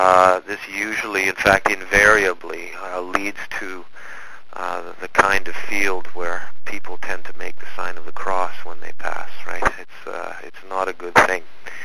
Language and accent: English; Canada; being a Canadian and somebody living on the west coast of Canada